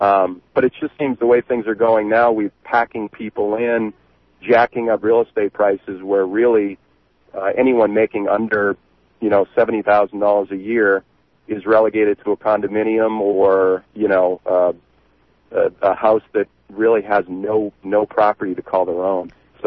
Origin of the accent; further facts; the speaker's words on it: Midwest, United States; now in Oregon, United States; I come from the Midwest where minimum lot sizes are a quarter of an acre.